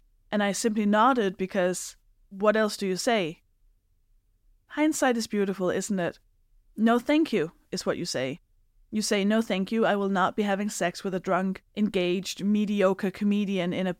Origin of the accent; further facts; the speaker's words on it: Denmark; now in United Kingdom; And while I grew up in Denmark, I have lived in the UK for long enough